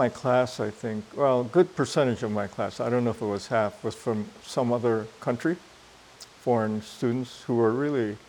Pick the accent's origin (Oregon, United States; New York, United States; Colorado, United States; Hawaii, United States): Hawaii, United States; Honolulu; first language Hawaiian Pidgin; English is a second language; And I was a kid from Palama, Kalihi-Palama.